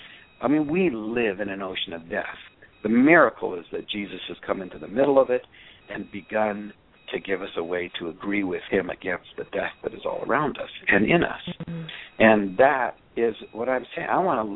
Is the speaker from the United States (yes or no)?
no; Canada; I'm Canadian, so we don't have all the answers